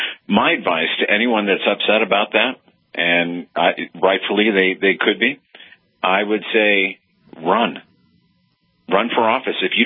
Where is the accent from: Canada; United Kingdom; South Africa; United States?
United States; California; I'm a Californian. I'm one of the few that wants to stand and fight.